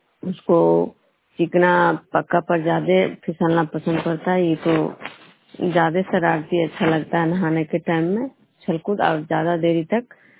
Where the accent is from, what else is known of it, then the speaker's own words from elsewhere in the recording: Bishnupur, Bihar, India; मैं विष्णुपुर ग्राम खदरा पंचायत नालंदा जिला नगरनौसा प्रखंड के निवासी हूँ।